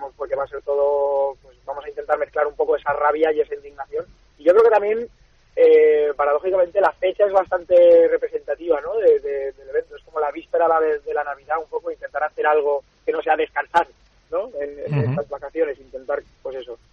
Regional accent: Valencia, Valencian Community, Spain; todos somos de aquí de Valencia

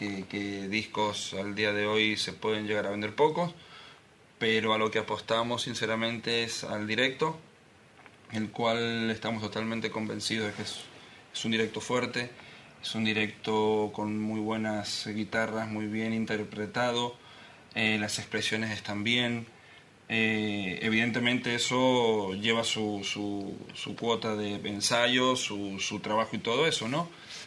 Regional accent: Argentina; moved away as an adult; Nosotros, bueno, oriundos somos de Argentina. Radicados acá en este país hace aproximadamente unos 10 años

